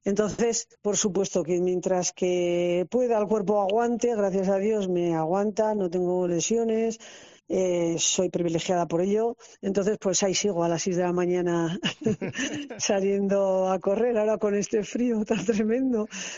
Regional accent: Cenicero, La Rioja, Spain; now in Logroño, Spain; yo nací en Cenicero, crecí en Cenicero

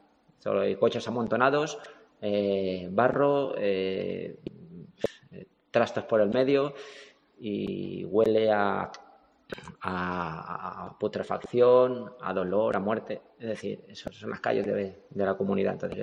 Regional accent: Valencia, Valencian Community, Spain

